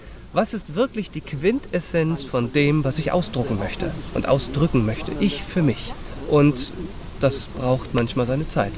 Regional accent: Schleswig-Holstein, Germany; Eigentlich komme ich nämlich aus Schleswig-Holstein.

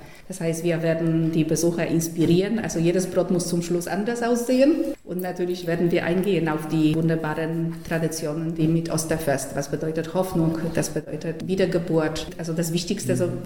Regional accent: Lower Saxony, Germany; Südniedersachsen, meine Heimat, und wir waren neugierig, was die Aufnahmen uns erreichen werden.

